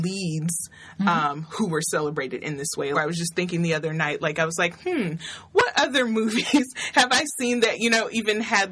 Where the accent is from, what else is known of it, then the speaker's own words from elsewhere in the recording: Nashville, Tennessee, United States; because I grew up in the South, in Nashville, Tennessee.